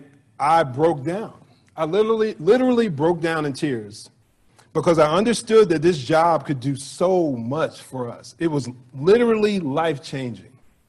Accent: New Jersey, United States; how me and my family were often treated growing up in New Jersey by some of the white people in our community

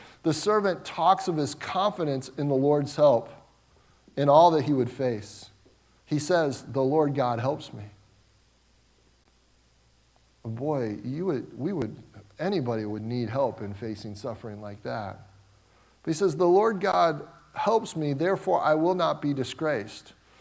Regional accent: Cincinnati, Ohio, United States; I grew up in the Midwest, more specifically Ohio, southwestern Ohio, Cincinnati, greater Cincinnati area.

